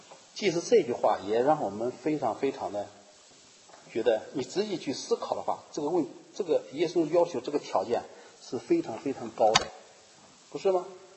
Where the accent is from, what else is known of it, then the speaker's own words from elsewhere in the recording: Henan, China; 就是我小的时候，在76年，中国我老家发了一次大水。大家可能都知道，76年中国发大水是非常厉害，就在我们河南这个地方。